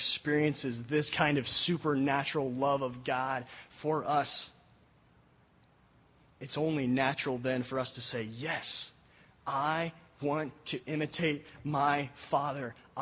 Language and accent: English; Colorado, United States; I grew up in Colorado, and as I was reading this, I began to think of the Arkansas River that we floated down many times on a raft.